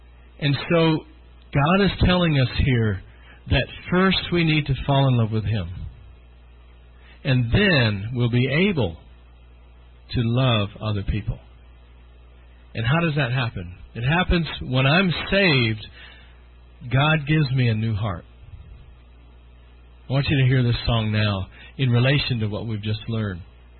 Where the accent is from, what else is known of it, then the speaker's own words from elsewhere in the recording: Greene, New York, United States; But I'm from Green, New York, so I can't really do that. I did grow up in Green, New York.